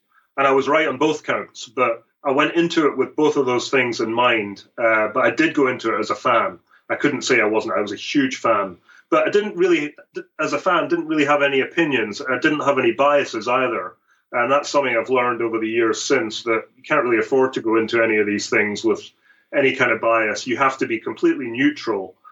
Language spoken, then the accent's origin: English; St Andrews, Scotland, United Kingdom; Yeah, that's my hometown. I grew up there. I played out in the old course all the time as a youngster.